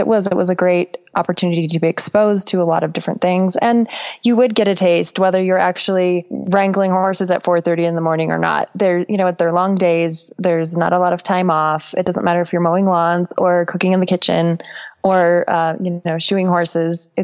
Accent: Minnesota, United States; I grew up in Minnesota and my grandparents, both sets of them were farmers.

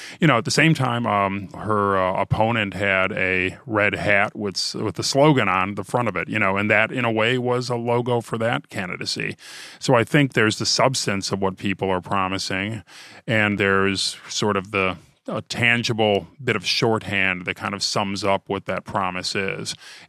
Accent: Ohio, United States; I'm from Ohio after all.

